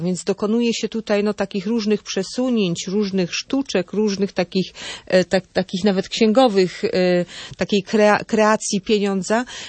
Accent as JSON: {"language": "Polish", "region": "Silesian Voivodeship", "country": "Poland", "said": "ja też jestem Ślązaczka, też wywodzę się z rodziny górniczej."}